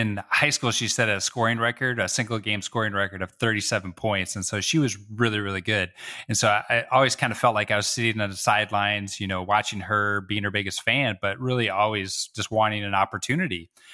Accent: Wisconsin, United States; Farm boy from Wisconsin was now getting to go places. You know, I know a lot of people still from my hometown that have never left the state.

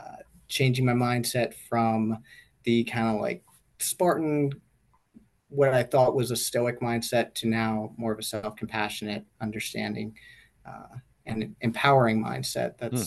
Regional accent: Baltimore, Maryland, United States; I grew up in Baltimore, where lacrosse is a big thing.

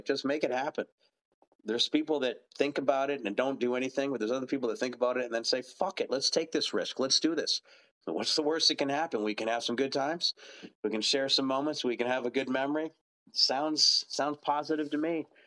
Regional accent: Kitchener-Waterloo, Ontario, Canada; And I'm just glad to connect with a few people from my hometown of Kitchener-Waterloo.

